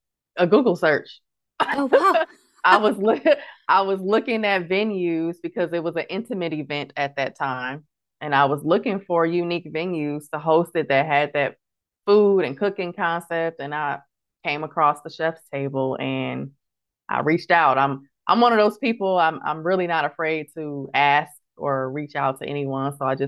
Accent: Milwaukee, Wisconsin, United States; Yep, I grew up in Milwaukee. I went to Nicolet High School, left here, went to Columbia College, Chicago, got a degree in public relations.

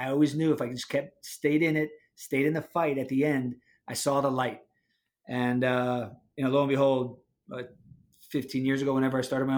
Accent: Miami, Florida, United States; I'm from Miami. So left out of Miami, did my 10 years, came back to Miami

